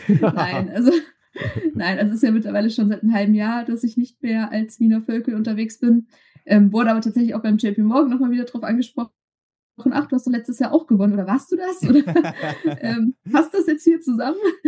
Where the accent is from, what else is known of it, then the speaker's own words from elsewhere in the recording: Eschwege, Hesse, Germany; ich komme halt nicht direkt aus Kassel, sondern hier in der Nähe ist Eschwege und der Hohe Meißner, deshalb so ein bisschen langlaufaffin.